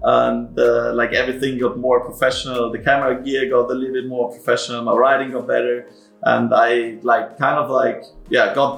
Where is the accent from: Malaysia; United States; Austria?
Austria; 25 years old, and I'm from Austria, and I'm a professional mountain bike and street trials rider.